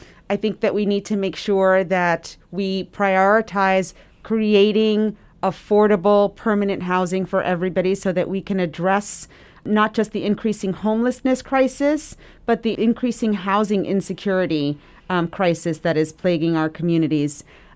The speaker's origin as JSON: {"language": "English", "town": "Brooklyn", "region": "New York", "country": "United States", "tie": "born or raised there", "said": "the youngest daughter of … two Puerto Ricans. I'm a Black Latina. I was born and raised in Bed-Stuy, first generation to go to college, and I am a single mom who's raised my children here in Bed-Stuy, Brooklyn."}